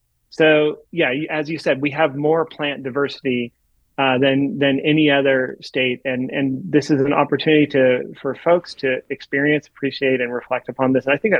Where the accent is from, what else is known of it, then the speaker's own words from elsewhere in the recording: California, United States; I grew up in the Bay Area, and I always used to remember the hills in the Bay Area, that they would green up in the spring.